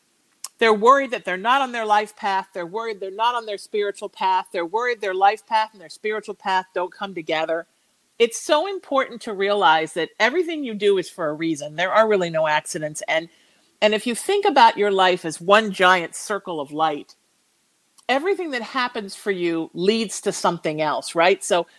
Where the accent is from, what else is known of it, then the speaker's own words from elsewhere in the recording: Connecticut, United States; So I'm from Connecticut, and I've always been, I like very New England tailored preppy L.L. Bean kind of clothes.